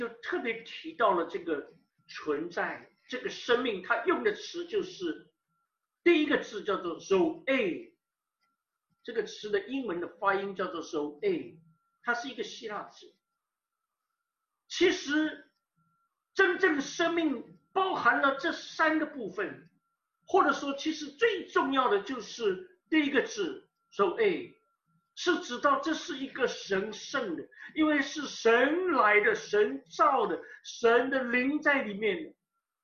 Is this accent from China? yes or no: yes; China; 那么这些东西，我们中国人统称为把它叫做